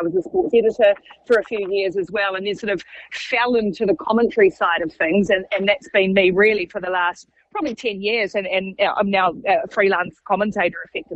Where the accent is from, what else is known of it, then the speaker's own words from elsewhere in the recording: New Zealand; growing up in New Zealand, it is our national sport